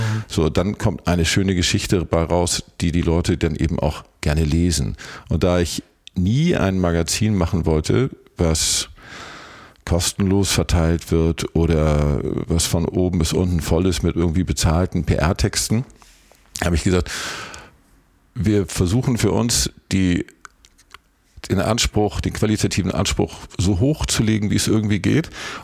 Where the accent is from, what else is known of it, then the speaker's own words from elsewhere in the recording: Hamburg, Germany; irgendwie als Hamburger der Gedanke